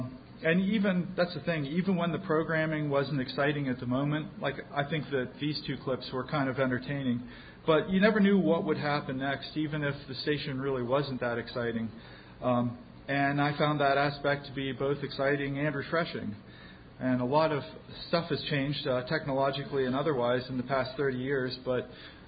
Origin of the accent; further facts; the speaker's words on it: Pennsylvania, United States; but the signals weren't too good because I'm from Western Pennsylvania, and the signal from the very tip of Maine wasn't great into Western PA.